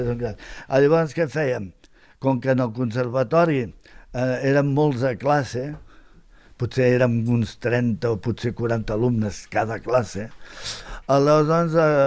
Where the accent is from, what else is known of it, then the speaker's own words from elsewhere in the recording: Barcelona, Catalonia, Spain; Jo sóc fill de Gràcia. Gràcia, barri amb tramvia, del peu del davant de casa un tramvia